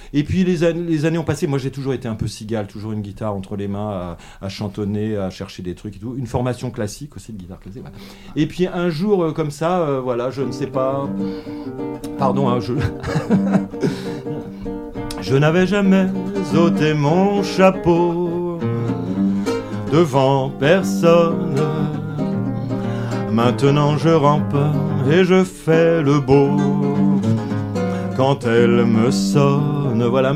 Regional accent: Bondy, Île-de-France, France; moved away as an adult; now in Oise, France; Bah moi, je viens de Bondy, en fait. Voilà, j'ai habité 44 ans à Bondy. Puis, il y a 17 ans de ça, je me suis délocalisé dans l'Oise. Je suis venu habiter dans les arbres

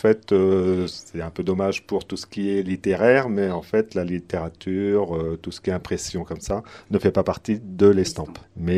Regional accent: Hauts-de-France, France; Je suis Picard, mais d'origine normande. Ça fait 30 ans que je suis à Perrois-les-Gombrilles.

